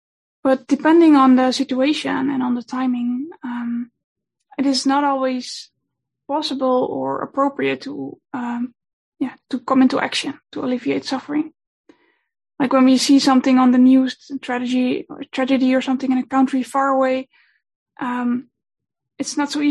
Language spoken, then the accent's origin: English; Netherlands; English is a second language; I'm from the Netherlands.